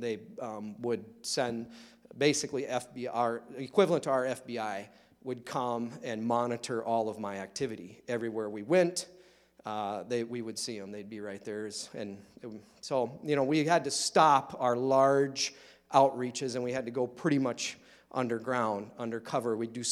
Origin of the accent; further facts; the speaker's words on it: United States; It really encourages my faith as an American, as a Westerner, to live radical for Jesus